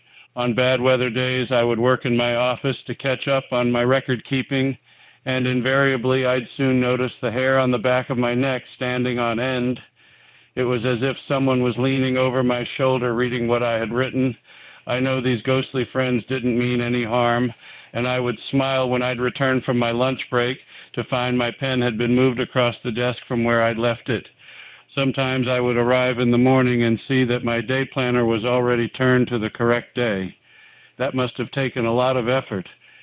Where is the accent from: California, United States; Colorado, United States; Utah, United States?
Utah, United States; Springville; I was Springville Cemetery sexton at age 27. Although I'd been anticipating a transition back to my hometown